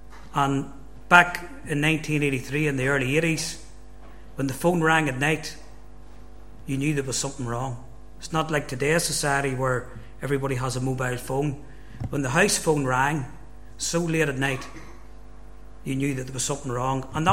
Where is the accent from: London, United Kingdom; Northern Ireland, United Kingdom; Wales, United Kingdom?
Northern Ireland, United Kingdom; I was just a young lad that was growing up in the Troubles